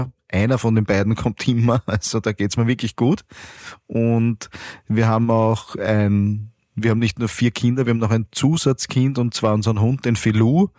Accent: Baden, Lower Austria, Austria; born there; Ich nach meiner Scheidung bin nach Baden gezogen, weil ich bin gebürtig aus Baden.

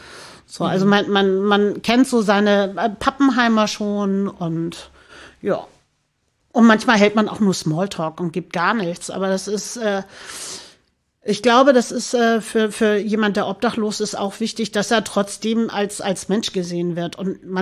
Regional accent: Hamburg, Germany; Mein Heimatort in Hamburg ist Barmbek.

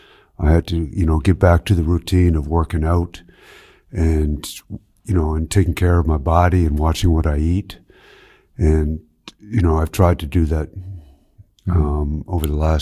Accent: Penticton, British Columbia, Canada; now in Finland; Yeah, I grew up in Canada in a place called Penticton, BC, in the Okanagan Valley. Very much like Western Austria type thing, with the mountains, close to the Rocky Mountains.

